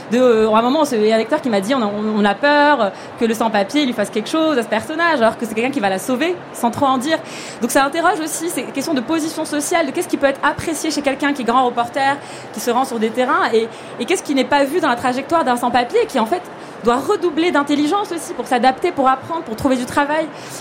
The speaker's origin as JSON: {"language": "French", "country": "Morocco", "said": "en tant que Marocaine, de découvrir ce fameux voisin qui habite en face de vous"}